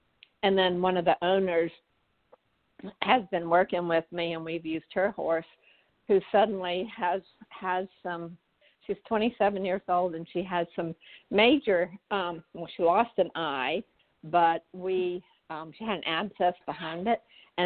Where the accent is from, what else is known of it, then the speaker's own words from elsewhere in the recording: Atlanta, Georgia, United States; I'm from Atlanta, Georgia.